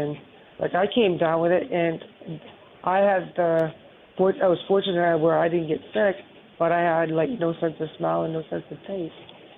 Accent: Maine, United States; now in New York, United States; Well, I'm originally from Maine, and I came to New York because I was thrown into a nursing home.

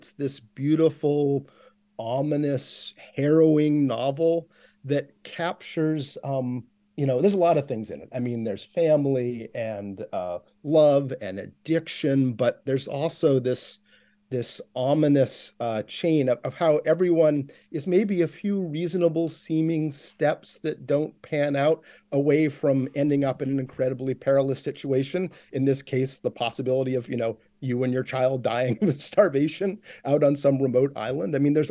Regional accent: Maine, United States; For me, I grew up in North Franklin County in a very small town.

